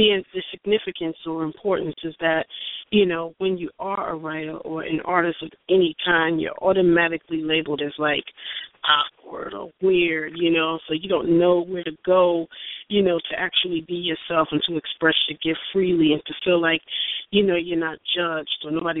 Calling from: New Jersey, United States; calling from Jersey.

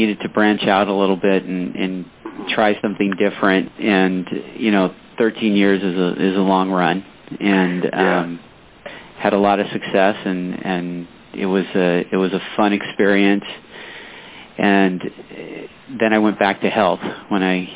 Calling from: Anaheim, California, United States; Yeah, I'm calling from Southern California.

